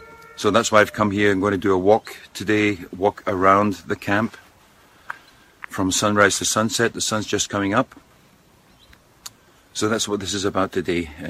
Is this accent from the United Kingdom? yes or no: yes; Scotland, United Kingdom; now in Germany; I'm a Scotsman and I live here in southern Germany.